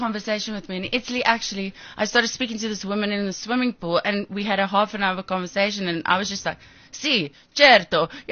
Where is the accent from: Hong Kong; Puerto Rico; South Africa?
South Africa; Hoedspruit, Limpopo; Leopards, so I'm from Hoedspruit and like on my mom's property, like it's open, it's on the Willie Funds River.